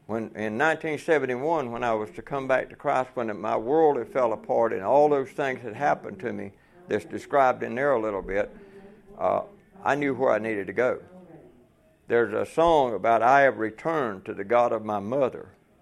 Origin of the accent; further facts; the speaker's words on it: Georgia, United States; I'm from South Georgia. We're kind of slow anyway.